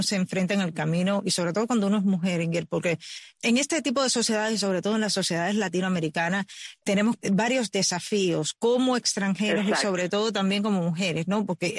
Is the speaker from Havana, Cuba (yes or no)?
no; Sancti Spíritus, Cuba; yo soy de Santi Espíritus, o sea, exacto, nosotros somos guajira, o sea, sobre todo en el pueblo de campo